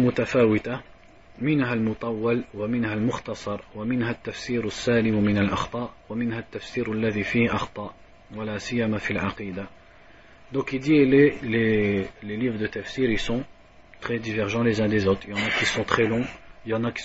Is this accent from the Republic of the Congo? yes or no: no; France; comme nous on est de France, on est des fainéants